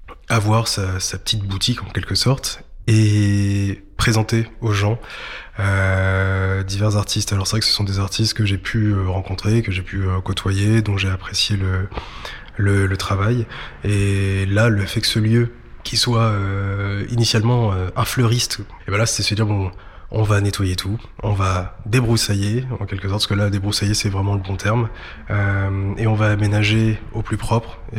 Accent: Le Havre, Normandy, France; moved away as an adult; Alors je suis havrais et pour être tout à fait honnête, c'est là ça fait 10 ans que j'ai quitté le Havre pour travailler.

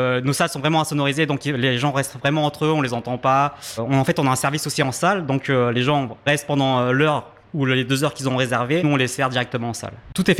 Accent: Le Havre, Normandy, France; je travaillais déjà sur Paris et je suis originaire du Havre. Et c'était l'occasion de revenir au Havre

